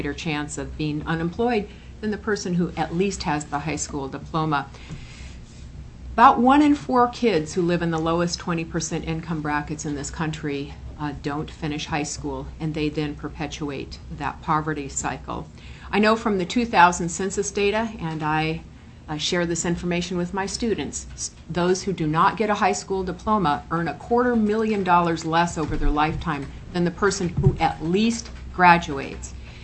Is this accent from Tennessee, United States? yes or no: no; Alaska, United States; I was born and raised in Alaska, and product of Alaska public school system.